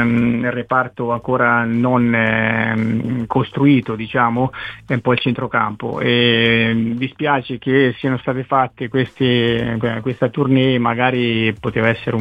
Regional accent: Porto Sant'Elpidio, Marche, Italy; sono qui a Porto Sant'Elpidio, il mio paese

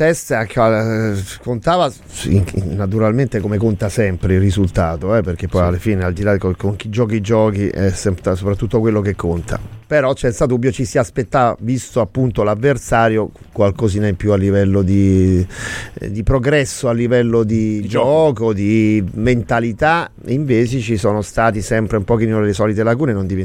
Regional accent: Florence, Tuscany, Italy; parlando da fiorentino

